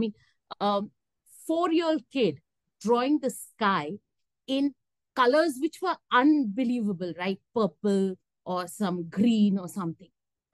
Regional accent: Kolkata, West Bengal, India; My childhood was in Kolkata.

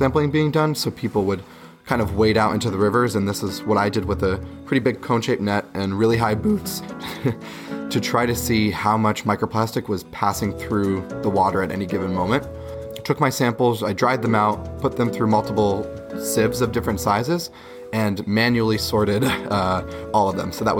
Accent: Berwick, Pennsylvania, United States; My hometown of Berwick, I think, is like a lot of other places in central PA in that agriculture is important

